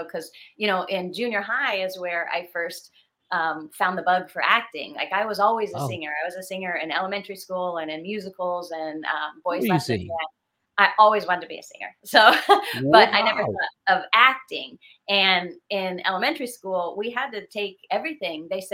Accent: San Mateo, California, United States; You know, I'm from San Mateo but I would find my way there and I'd pay for them.

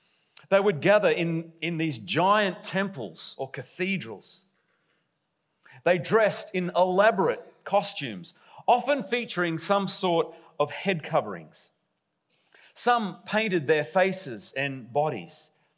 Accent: Roma, Queensland, Australia; I know, how un-Australian. A bit of a disappointment to my hometown of Roma, where the great legend of State of Origin, Artie Beetson, came from.

